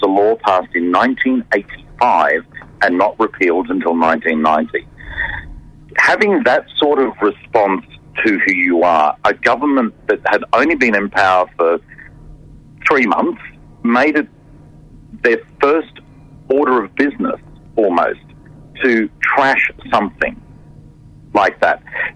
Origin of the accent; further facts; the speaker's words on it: Queensland, Australia; I'm a Queenslander born and bred. I lived in Brisbane during the 80s under the Joe Bjelke-Petersen regime